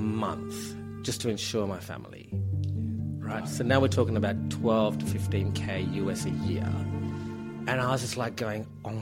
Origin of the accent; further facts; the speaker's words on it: New Zealand; born there; also born or lived in Sri Lanka; Sri Lanka's my original home. And New Zealand, because I was born in New Zealand.